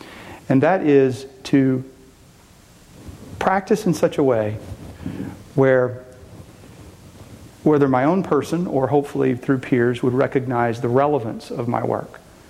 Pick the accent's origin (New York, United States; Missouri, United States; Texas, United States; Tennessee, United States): Texas, United States; Kilgore; I am not from Dallas. I'm from a small town in East Texas. Kilgore is where I went to high school. Our family farm is between Troop and Henderson in a little place called Henry's Chapel. I'm a sixth generation Texan